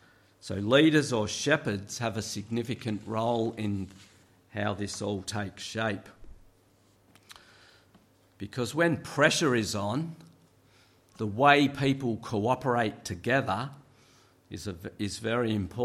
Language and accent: English; Australia; I grew up as an Australian farmer.